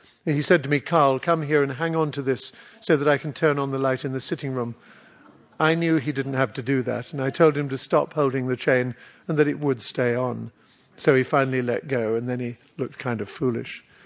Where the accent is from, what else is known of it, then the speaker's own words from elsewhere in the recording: United Kingdom; now in United States; a British man, I'm ashamed to say, or used to be when I was a Brit, I'm now an American